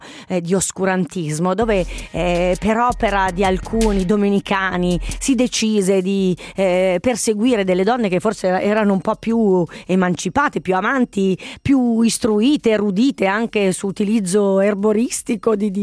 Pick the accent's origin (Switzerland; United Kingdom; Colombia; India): Switzerland; Biasca, Ticino; Io sono di Biasca